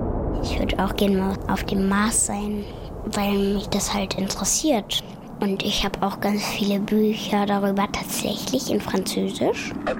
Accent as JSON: {"language": "German", "country": "Germany", "said": "Mein Heimatland ist ja eigentlich Deutschland, aber ich könnte tatsächlich mich auch entscheiden dafür, dass ich in Frankreich lebe."}